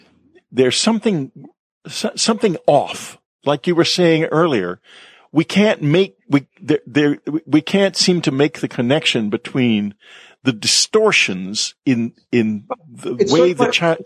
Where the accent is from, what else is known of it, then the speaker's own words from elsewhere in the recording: San Antonio, Texas, United States; I grew up in San Antonio, Texas in the 50s, and every summer we had horrible polio epidemics